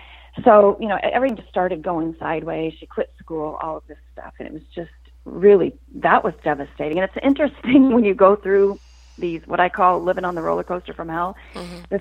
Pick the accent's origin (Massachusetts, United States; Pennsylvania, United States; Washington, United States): Washington, United States; Seattle; also born or lived in Bellevue; When she was 18, it's 2001, and we're from Seattle, and this is in the Seattle area. We actually lived in Bellevue, which is across Lake Washington from Seattle, so nowhere near the city.